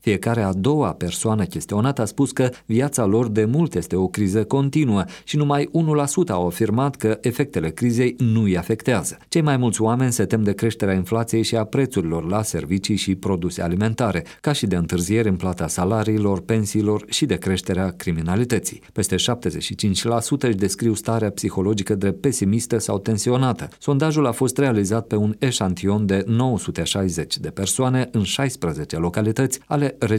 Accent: Telenești, Telenești District, Moldova; Suntem din Moldova, din orașul Telenești.

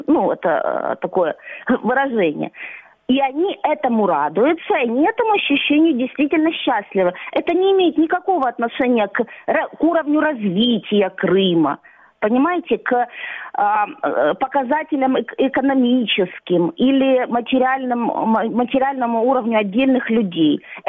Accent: Sukhumi, Abkhazia, Georgia

